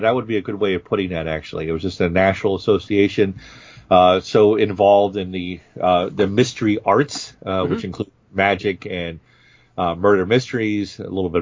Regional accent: Baltimore, Maryland, United States; I'm always a short drive away from my hometown of Baltimore City.

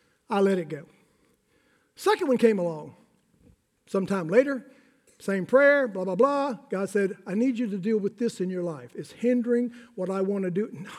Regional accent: Alabama, United States; I'm from Alabama. We don't live under no law. We don't even obey the laws we have.

